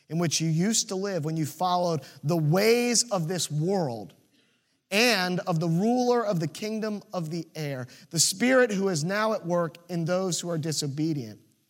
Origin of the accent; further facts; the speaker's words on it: Virginia Beach, Virginia, United States; But you see, we grew up in Virginia Beach. We know the ocean.